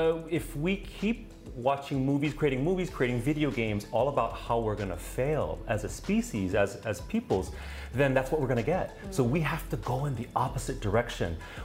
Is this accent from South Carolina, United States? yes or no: no; Waianae, Hawaii, United States; Oh, I'm from Waianae. Yeah, born and raised. And my family has always had a strong connection with the land and the ocean out in Waianae.